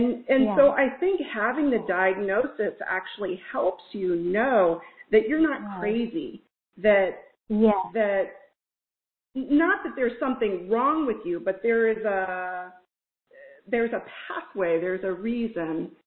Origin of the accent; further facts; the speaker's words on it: Ohio, United States; also born or lived in Minnesota / Colorado; now in Virginia, United States; We grew up in Ohio, and that's where we had our kids. We moved to Minnesota, and then we were there only really about 5 years, and then we moved to Colorado, and then we've moved to Virginia.